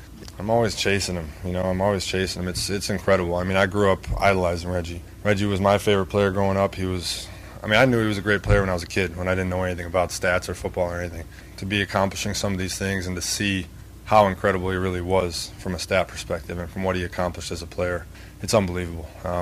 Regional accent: Wisconsin, United States; obviously growing up in Wisconsin

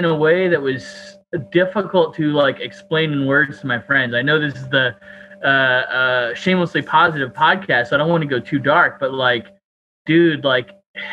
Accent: San Diego, California, United States; born there; But I was born in San Diego. And so I was born in San Diego Naval Hospital because my dad was in the Navy.

